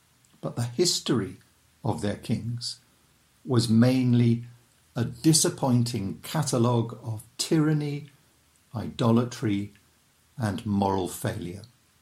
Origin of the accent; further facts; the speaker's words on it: England, United Kingdom; I, as an Englishman, am a subject of one of the few surviving kingdoms of the modern world, the United Kingdom.